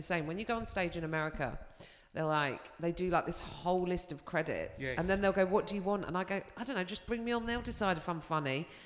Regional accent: London, United Kingdom; accent: Cockney; Well, I am a cockney.

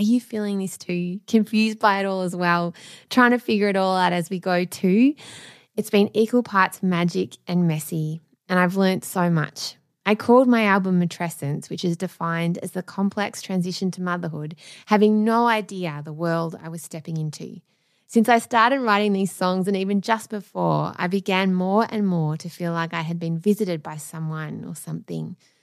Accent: Melbourne, Victoria, Australia; toured my music both here in my hometown, Melbourne, Australia

